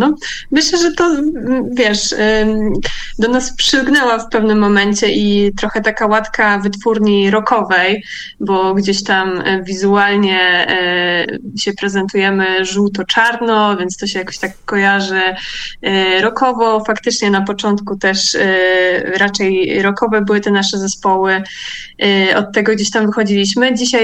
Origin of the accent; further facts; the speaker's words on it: Poznań, Greater Poland Voivodeship, Poland; lokalnie po poznańsku, bo jesteśmy z Poznania